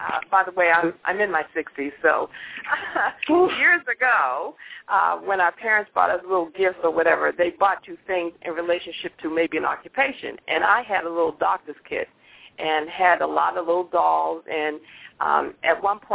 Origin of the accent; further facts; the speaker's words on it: Boston, Massachusetts, United States; now in Philadelphia, United States; when I moved to Philly, because I'm originally from Boston, when I moved to Philly, I had the choice of going back to nursing school